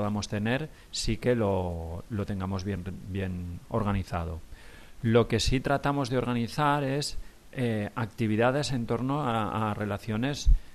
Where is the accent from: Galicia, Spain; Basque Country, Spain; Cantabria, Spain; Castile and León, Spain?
Basque Country, Spain; Bilbao; moved away; yo soy de Bilbao. Si te encuentras con uno de Bilbao y no te dice que es de Bilbao, es que no es de Bilbao. Los de Bilbao siempre decimos que, lo primero, somos de Bilbao. Vine aquí hace ya 17 años